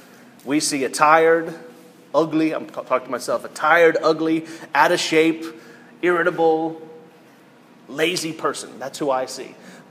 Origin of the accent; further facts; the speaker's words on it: New York, United States; I was going to use the New York Yankees because I'm a New Yorker